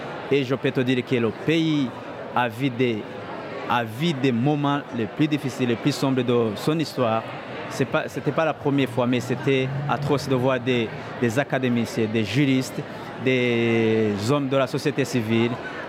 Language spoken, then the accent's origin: French; Burundi; moved away as an adult; je suis Burundais d'origine. J'ai fui mon pays parce que j'ai été persécuté en tant que leader étudiant.